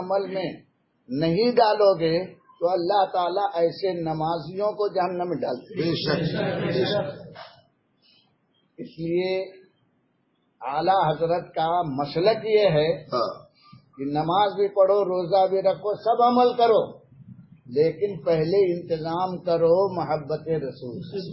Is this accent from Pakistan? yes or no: no; Nagpur, Maharashtra, India; میں ناگپور کا رہنے والا ہوں،